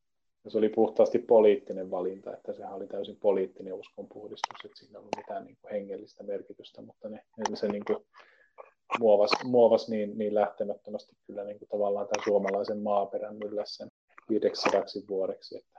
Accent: Lapland, Finland; me ollaan molemmat Lapista kotoisin.

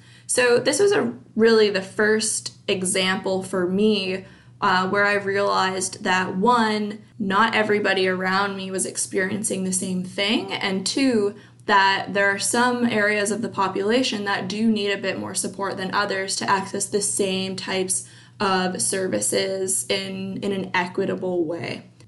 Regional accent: Saint John, New Brunswick, Canada; So I grew up in St. John, but moved to Fredericton to pursue a degree in political science.

